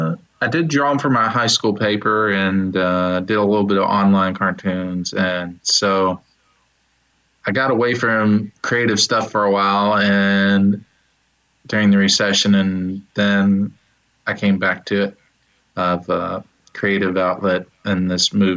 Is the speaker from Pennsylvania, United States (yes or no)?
no; Louisville, Kentucky, United States; born there; So I was born in Louisville, Kentucky.